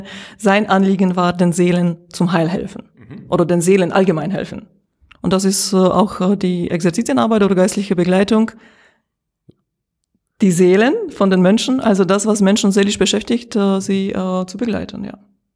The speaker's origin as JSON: {"language": "German", "country": "Slovakia", "tie": "born or raised there", "moved": "yes", "lives_now": "Germany", "said": "Ich bin in der Slowakei geboren und dort aufgewachsen und seit knapp 20 Jahren in Deutschland."}